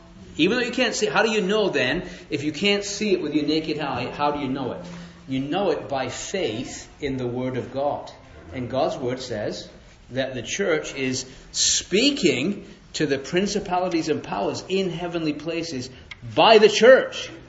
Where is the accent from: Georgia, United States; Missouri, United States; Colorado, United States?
Missouri, United States; Springfield; And yes, I am from Springfield, Missouri. Some people call it a state of misery rather than Missouri.